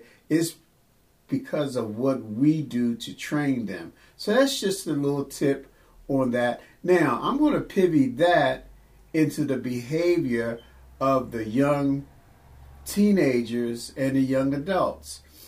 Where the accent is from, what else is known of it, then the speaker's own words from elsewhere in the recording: Washington, District of Columbia, United States; I am from Washington, D.C., and I know they have different programs down there.